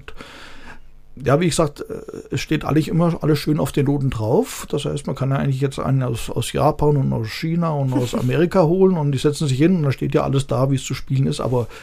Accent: Poppenhausen, Hesse, Germany; ich komme ja aus Poppenhausen

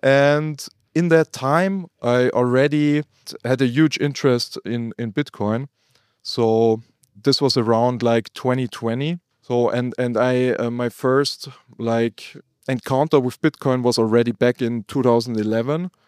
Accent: Salzburg, Austria; I was born and raised here in Salzburg, where we also record this podcast today. I'm now 32 years old

